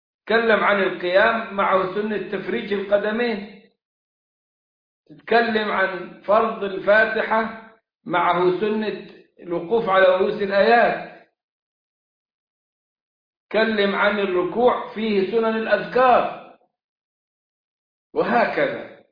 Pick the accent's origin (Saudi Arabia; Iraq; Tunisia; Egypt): Egypt; Upper Egypt; فكان الجماعة المالكية عندنا في الصعيد، صعيد مصر، يرفعوا أصواتهم بالنية.